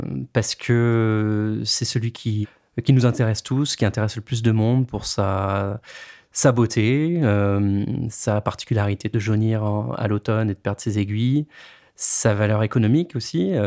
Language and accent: French; Grenoble, Auvergne-Rhône-Alpes, France; Alors, moi, je suis originaire de Grenoble à l'origine.